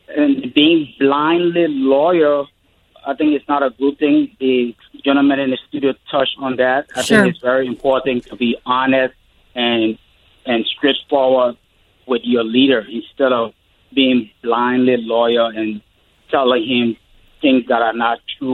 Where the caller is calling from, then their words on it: Chester, Pennsylvania, United States; I'm calling from Chester.